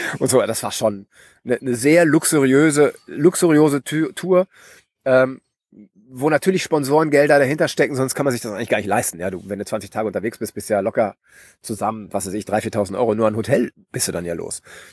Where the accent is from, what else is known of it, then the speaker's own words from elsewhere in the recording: West Germany, Germany; ich bin ein Wessi